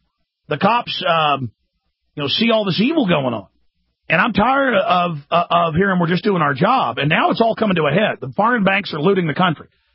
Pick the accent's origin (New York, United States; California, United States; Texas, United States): Texas, United States; Rockville; I grew up in Rockville, Texas, where the police and the sheriff's department delivered the cocaine